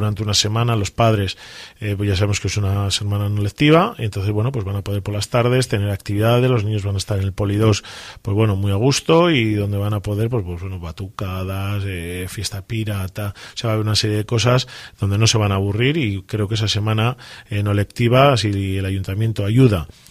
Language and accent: Spanish; Laredo, Cantabria, Spain; ¿qué vamos a vender de Laredo los que somos de Laredo? ¿No? Nada más que nuestro pueblo, ¿no? Que es magnífico.